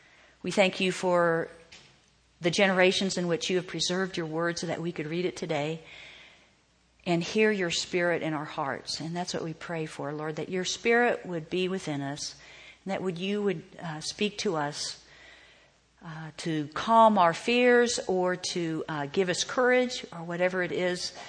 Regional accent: Oklahoma, United States; I grew up in Oklahoma, and as a little girl, I remember thunder boomers.

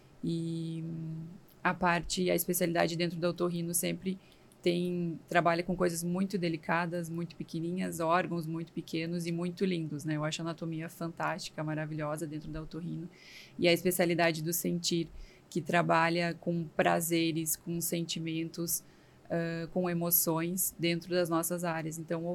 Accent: Ijuí, Rio Grande do Sul, Brazil; now in Santa Maria, Brazil; trabalho atualmente em Santa Maria, no Rio Grande do Sul, sou natural de Juí, no Rio Grande do Sul

